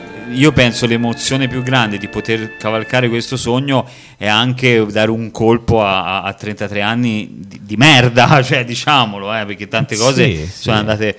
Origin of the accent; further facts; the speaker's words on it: Pisa, Tuscany, Italy; come insomma da pisano, insomma, bisogna essere anche fieri di poter dire una cosa del genere